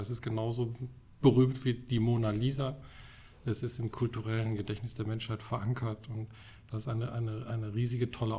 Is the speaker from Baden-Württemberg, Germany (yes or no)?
no; Hamburg, Germany; Also das lohnt sich auch einfach so als Hamburger, einfach mal in eine Barkasse zu steigen und sich so ein bisschen den Wind um die Nase wehen zu lassen.